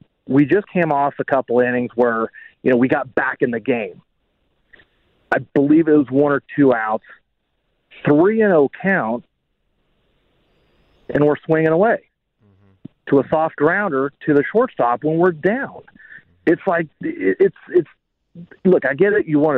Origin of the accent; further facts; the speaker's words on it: Olathe, Kansas, United States; Hey, no worries. Actually, I'm from Olathe.